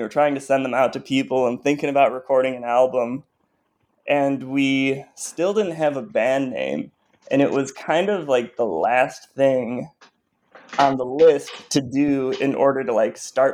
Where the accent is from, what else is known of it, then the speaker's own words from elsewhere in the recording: Chicago, Illinois, United States; now in Nashville, United States; we're mentioning we're from Chicago, we live in Nashville